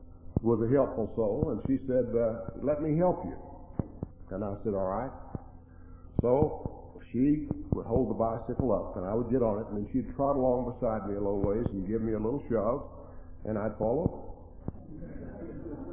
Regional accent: Bovina, Texas, United States; When I was a kid, I was raised out in West Texas, a little old farm 10 miles from the big town of Bovina, Texas.

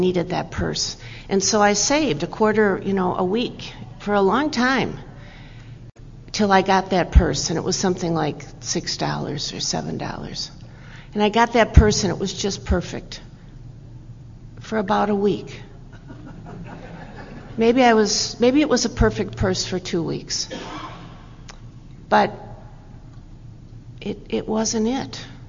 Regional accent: St. Paul, Minnesota, United States; I'm from St. Paul, Minnesota. We don't want to get too close, do we? I'm from St. Paul, Minnesota, and it's just a privilege to be in your lovely state.

